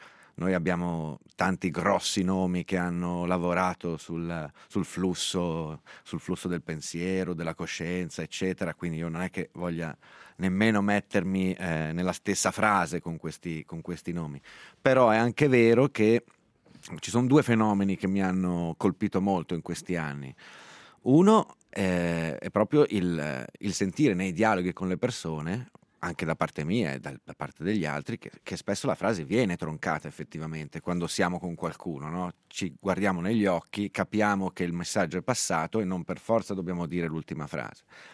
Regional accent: Switzerland; in quanto svizzero io ho letto molto presto Dürrenmatt e Frisch.

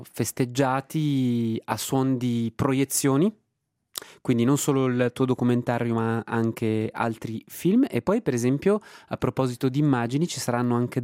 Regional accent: Lugano, Ticino, Switzerland; io che ho origini luganesi, diciamo, nato e cresciuto a Lugano.

